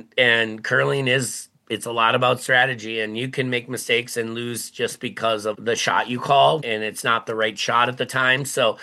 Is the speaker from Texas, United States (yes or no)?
no; Minnesota, United States